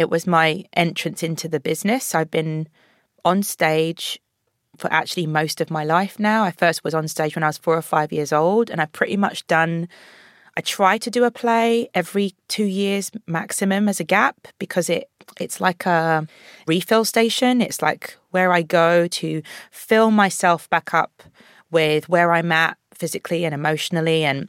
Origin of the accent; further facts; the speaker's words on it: London, United Kingdom; accent: London; having been born and bred in London, it was emotional and inspiring to be shooting next to projects I grew up on